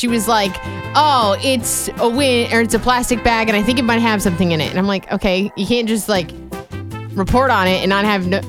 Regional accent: Vinton, Virginia, United States; I went back to my hometown, Vinton.

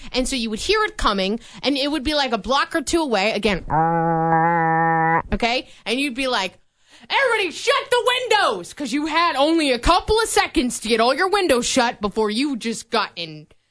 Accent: Vinton, Iowa, United States; But growing up in Vinton, there would be this loud truck that would go around town

